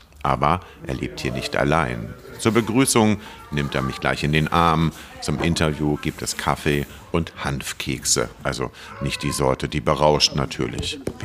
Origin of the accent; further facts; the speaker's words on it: Hamburg, Germany; Zu einem Problem, welches mir als Hamburger durchaus vertraut ist.